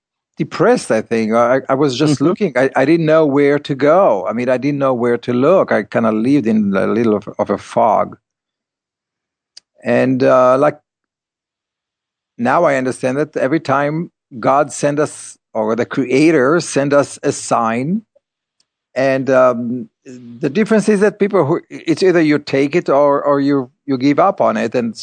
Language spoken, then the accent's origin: English; Beit Alpha, Northern District, Israel; born there; English is a second language; When I was born in Kibbutz Beit Alpha, it's in Kibbutz in Israel, not too far from the Sea of Galilee, and we were the first kibbutz of the Hashomer HaTzair, the youth movement, the communist movement.